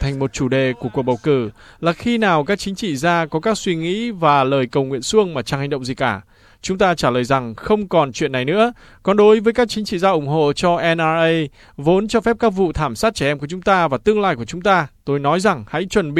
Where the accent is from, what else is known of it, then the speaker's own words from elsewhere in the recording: United States; Tôi sinh ra và lớn lên ở Mỹ, 100% Mỹ, nhưng tôi không mất gốc Việt.